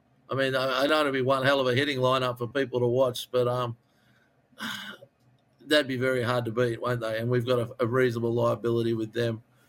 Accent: Australia; now in United States; Look, I'm the Australian guy that's only been in the country 4 or 5 years.

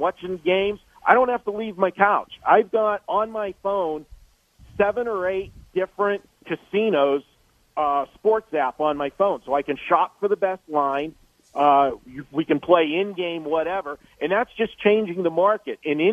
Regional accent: Pittsburgh, Pennsylvania, United States; My home state was Pittsburgh. I'm from Pittsburgh.

